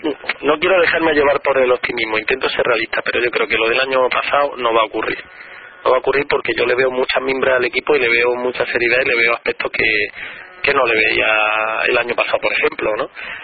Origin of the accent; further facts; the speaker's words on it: Granada, Andalusia, Spain; lo que me preocupa y lo que me apena como granadino